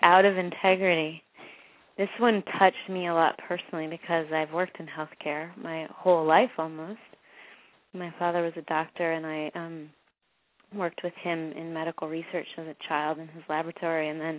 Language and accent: English; Canada; now in United States; I'm from Canada, so I grew up in a medical health care system that was free. And now I'm working as a health care provider here in the States